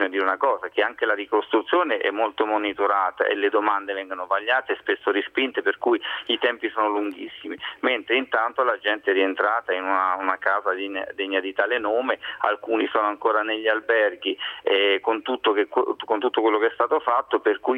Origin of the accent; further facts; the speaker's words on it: L'Aquila, Abruzzo, Italy; Io sono di L'Aquila e vivo fortunatamente nella mia casa, che ha avuto pochi danni.